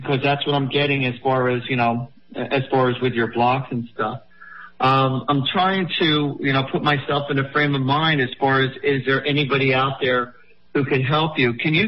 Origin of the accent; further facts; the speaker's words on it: South Africa; I'm from South Africa.